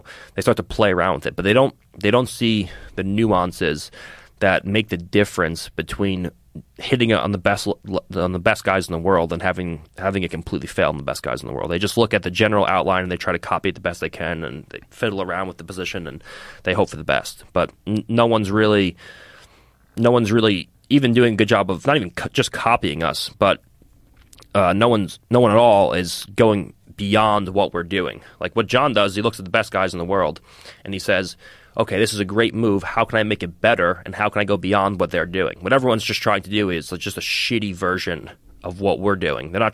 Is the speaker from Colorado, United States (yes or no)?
no; Monroe Township, New Jersey, United States; So I'm originally from Central Jersey. I grew up in Monroe Township, and then my parents got divorced